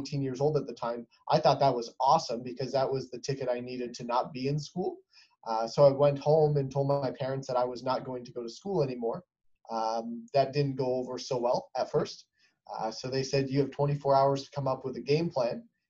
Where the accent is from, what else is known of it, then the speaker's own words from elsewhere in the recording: Windsor, Ontario, Canada; So I'm from Windsor, Ontario, Canada.